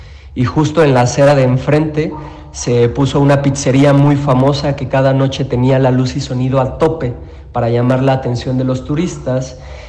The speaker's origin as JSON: {"language": "Spanish", "town": "Guadalajara", "region": "Jalisco", "country": "Mexico", "said": "nuestra historia, nuestra identidad como tapatíos"}